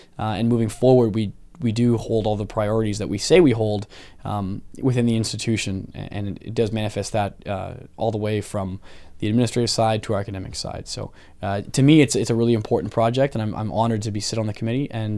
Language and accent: English; Hamilton, Ontario, Canada; I grew up in Hamilton growing up on those turf fields playing football and stuff like that.